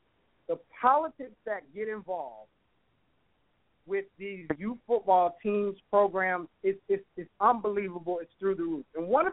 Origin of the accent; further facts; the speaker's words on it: United States; but I'm an American.